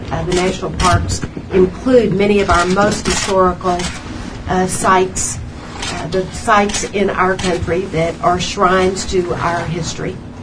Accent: Midland, United States; I've traveled, hiked every summer with a group of women that I grew up with in Midland. We all live in different parts of the country now, but we meet in a national park.

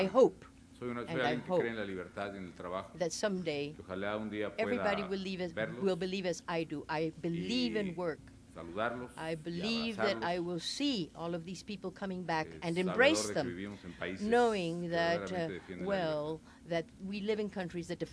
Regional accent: Michoacán, Mexico; I am from Michoacán, and in Michoacán we have 4 million people

